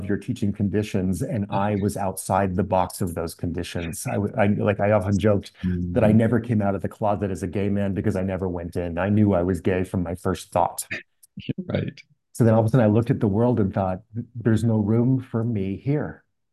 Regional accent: Salt Lake City, Utah, United States; and as a little boy, growing up in Salt Lake City, in the early 70s as a small child, and I knew I was different from day one.

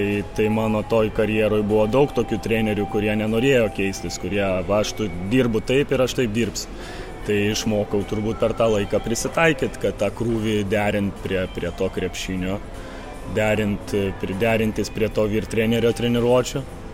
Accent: Kaunas, Kaunas County, Lithuania; tu nori, kad vis tiek kaip lietuvis, kaip kaunietis, tu dirbi toj savoj komandoj

